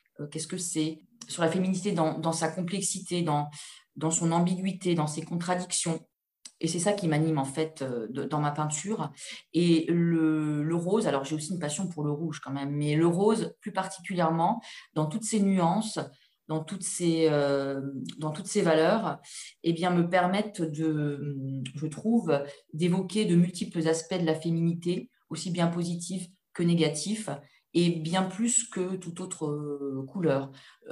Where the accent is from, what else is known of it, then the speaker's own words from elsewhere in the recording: Grand Est, France; j'ai 48 ans. Je vis et je travaille près de Reims. Depuis 20 ans, j'ai grandi en Moselle, donc près de chez vous à Metz.